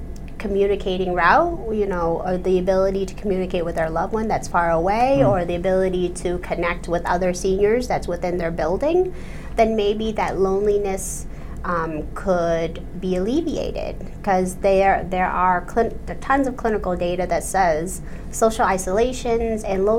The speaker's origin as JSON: {"language": "English", "town": "Quincy", "region": "Massachusetts", "country": "United States", "tie": "born or raised there", "lives_now": "Canton, United States", "said": "I was raised primarily in Quincy."}